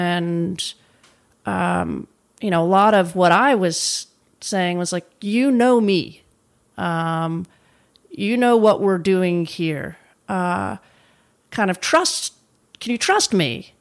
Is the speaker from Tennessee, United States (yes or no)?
yes; Nashville, Tennessee, United States; also born or lived in Memphis; I'm originally from Tennessee and grew up with an older sister, about 4 years older.